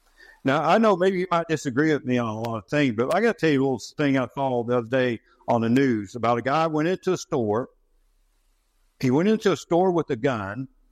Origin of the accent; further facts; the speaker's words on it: West Virginia, United States; I'd never been there. I'm from West Virginia. You know, we got creeks and things like that. But we don't have anything like lakes or maybe small ones.